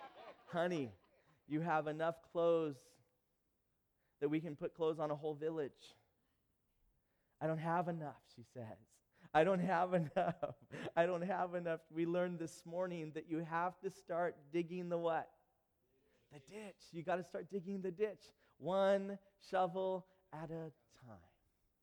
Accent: San Bernardino, California, United States; I'm from San Bernardino, California.

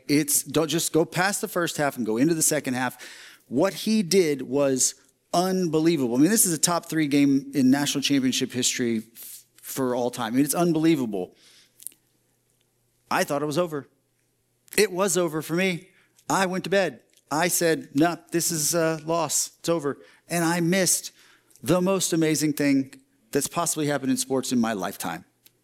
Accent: Texas, United States; I'm from Texas, born and raised, spent 43 years of my life in Texas.

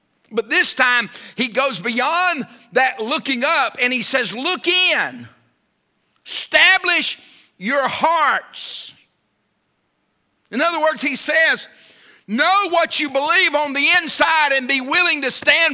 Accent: United States; I'm glad I'm an American.

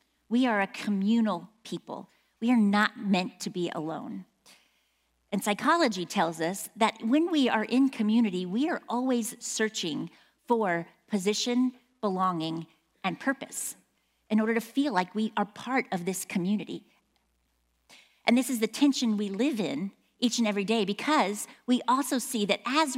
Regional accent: Midwest, United States; now in Phoenix, United States; Phoenicians don't know how to drive in the rain and I'm from the Midwest and I know better

